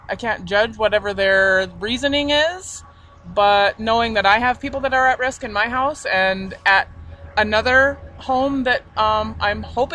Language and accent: English; Grand Forks, North Dakota, United States; I'm from Grand Forks. I'm a social worker.